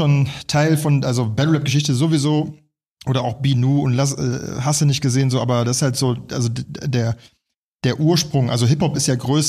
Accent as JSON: {"language": "German", "town": "Düsseldorf", "region": "North Rhine-Westphalia", "country": "Germany", "lives_now": "Berlin, Germany", "said": "Düsseldorf."}